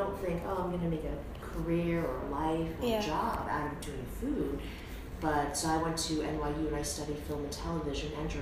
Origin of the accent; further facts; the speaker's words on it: New York, United States; So I grew up in Brooklyn, New York, and my grandfather actually had a Chinese takeout restaurant.